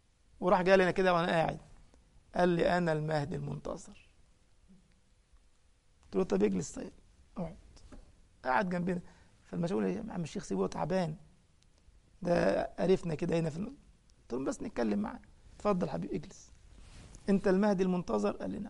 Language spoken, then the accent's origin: Arabic; Egypt; درجة ان بعضهم عندنا في مصر كان يبدأ يحكي حكاوى غريبة